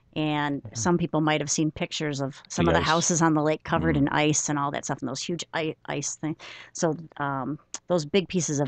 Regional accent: Buffalo, New York, United States; I am still a very proud Buffalonian. I am absolutely a proud Buffalonian. And I am fortunate that, you know, I have a lot of family there and I still work there quite often

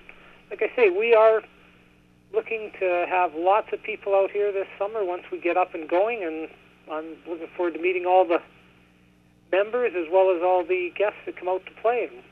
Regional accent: Vancouver, British Columbia, Canada; No, I'm actually from Vancouver.

